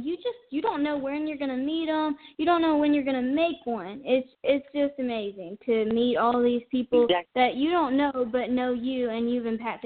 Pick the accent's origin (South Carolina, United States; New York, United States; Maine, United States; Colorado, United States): South Carolina, United States; Spartanburg; we were at my hometown, Spartanburg, South Carolina, and we were just in the mall and everything